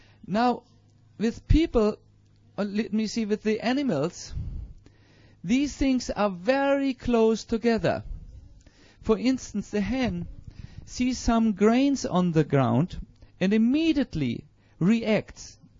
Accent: North Germany, Germany; I am coming from North Germany.

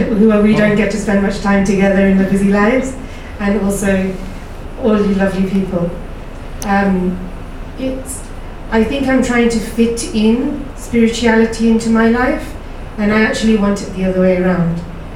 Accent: London, United Kingdom; now in Dubai, United Arab Emirates; I'm originally from London, but now I live in Dubai.

